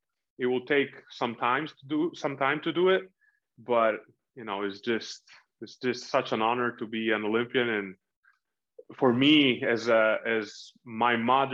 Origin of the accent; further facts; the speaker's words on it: Reggio Emilia, Emilia-Romagna, Italy; English is a second language; Now, basketball is definitely the main sport in Reggio Emilia.